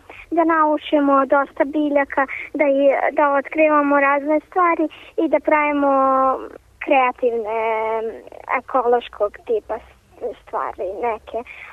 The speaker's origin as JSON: {"language": "Serbian", "region": "Belgrade", "country": "Serbia", "said": "Ja imam 10 godina i iz Beograda sam."}